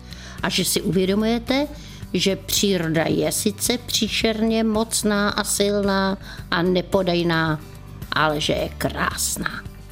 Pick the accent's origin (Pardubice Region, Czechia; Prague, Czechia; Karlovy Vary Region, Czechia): Prague, Czechia; Já jsem Pražačka. Narodila jsem se kdysi dávno v Praze, v březnu, na první jarní den, kdy ukrutně sněžilo. Bydleli jsme 10 let, 3 minuty od Vltavy, 2 minuty od Národního divadla.